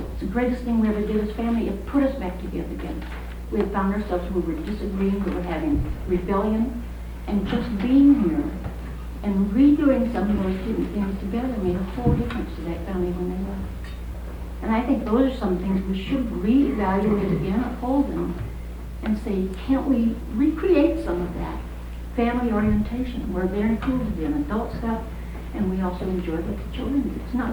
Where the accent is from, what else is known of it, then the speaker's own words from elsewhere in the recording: Rock Island, Illinois, United States; from Rock Island, Illinois, and I've been here a good many years.